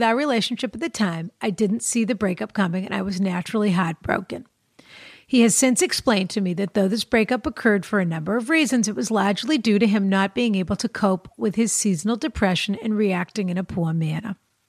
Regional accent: Ireland; now in Vancouver, Canada; I'm 27. I'm from Ireland, and I'm currently living in Vancouver.

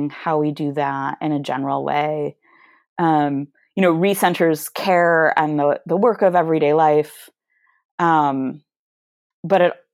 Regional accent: Michigan, United States; and I'm from Michigan originally

